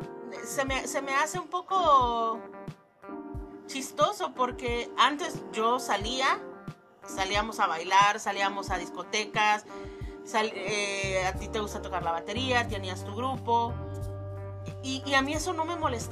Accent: El Salvador; cuando estuve en El Salvador, yo soy del Salvador, cuando estuve en El Salvador no me dio absolutamente nada.

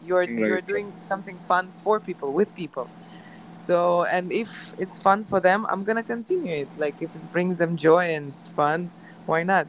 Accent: Russia; Me, I'm from Russia.

